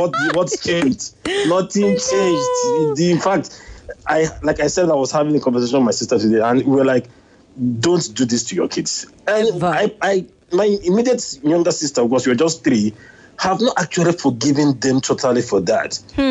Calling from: Jakarta, Indonesia; Jakarta, Indonesia.

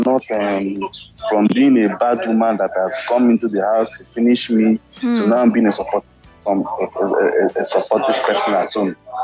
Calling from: Canada; Yeah, I'm calling from Canada.

